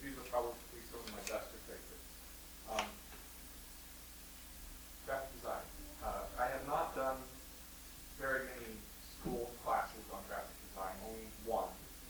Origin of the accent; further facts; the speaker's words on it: Buffalo, Wyoming, United States; though it's not where I was born and not where I am now, I will always consider Buffalo, Wyoming to be my hometown. It's a very small town in the middle of Wyoming